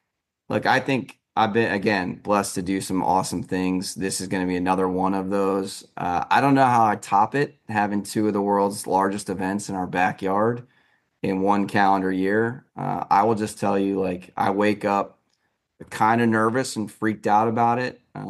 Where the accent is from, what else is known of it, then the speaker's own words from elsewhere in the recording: East Coast, United States; And as you know, I'm from the East Coast originally